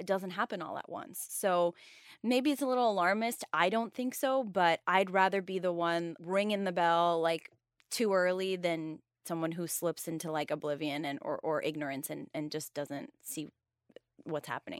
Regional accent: United States; But like, I am American too, just like you. I can tell an American story

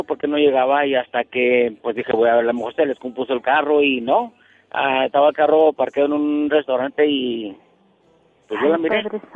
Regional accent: Chihuahua, Mexico; Soy de Chihuahua.

